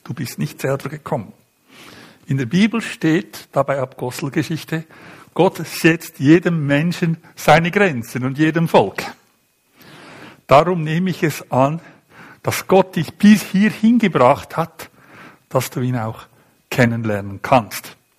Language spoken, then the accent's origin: German; Zug, Switzerland; der durchschnittliche Mensch in Zürich oder in Zug, wo ich herkomme, bei dem hat Gott keinen Platz im Leben.